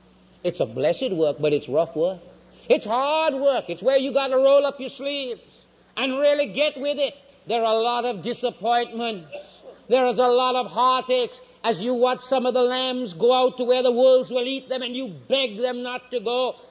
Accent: England, United Kingdom; I'm an Englishman, and I remember I was a little boy when the Germans ran the British out at Dunkirk.

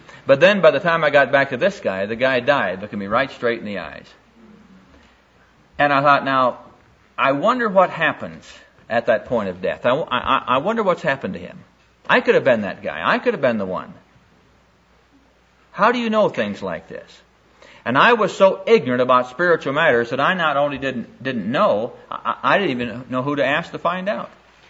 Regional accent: Iowa, United States; I went back to my hometown back in Iowa.

